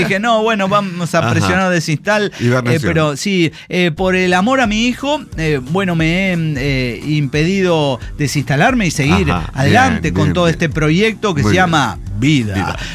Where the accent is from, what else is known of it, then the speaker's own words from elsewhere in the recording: Guatemala; Y nosotros le decíamos, somos guatemaltecos de Guatemala.